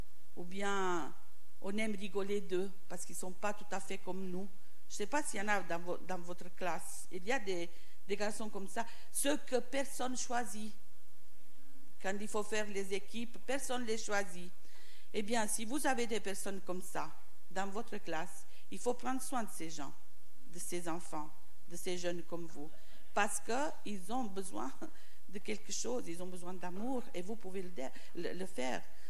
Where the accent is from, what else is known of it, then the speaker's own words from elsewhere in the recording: Italy; French is a second language; ma Bible en italien, je suis italienne